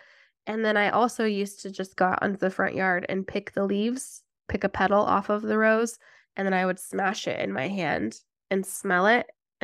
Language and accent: English; Mountain Home, Idaho, United States; So we, in our house where I grew up in Mountain Home, Idaho, my brother lives in that house now, which is kind of cool.